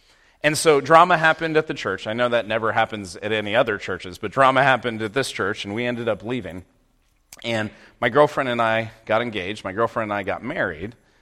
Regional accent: Santa Clara, California, United States; I get a phone call from my best friend who I grew up with in Santa Clara.

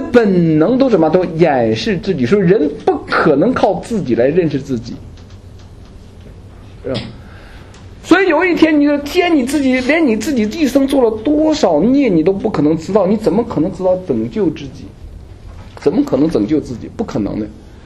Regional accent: China; 我因为毕竟出生那个背景比较熟悉，我就想像我们大陆人那么多年唱

